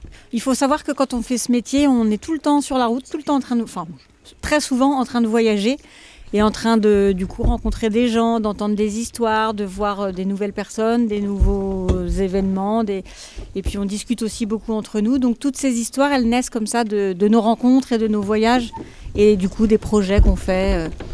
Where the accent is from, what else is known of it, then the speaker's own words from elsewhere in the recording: Cergy-Pontoise, Île-de-France, France; Alors, on est originaire... de la même famille déjà, vous aviez compris, d'une ville qui s'appelle Cergy-Pontoise, c'est à côté de Paris, de banlieue parisienne. Et aujourd'hui, on est tous un petit peu éparpillés dans la France, on a tous déménagé, donc entre le sud, l'ouest